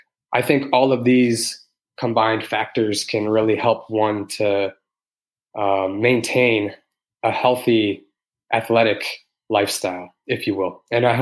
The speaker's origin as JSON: {"language": "English", "town": "Toronto", "region": "Ontario", "country": "Canada", "tie": "born or raised there", "said": "I was born and raised in Toronto"}